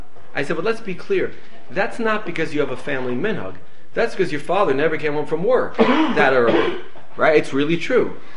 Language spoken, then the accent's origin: English; Long Beach, United States; but you know, in America, growing up, I didn't know anybody who lit outside. Now, let's be clear. I grew up in Long Beach. There was no anti-Semitism.